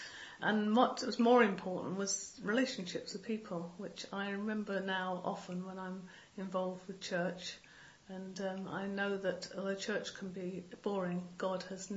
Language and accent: English; Surbiton, London, United Kingdom; also born or lived in Chessington; I grew up mostly in the Surbiton, Chessington area, although I've travelled around other places.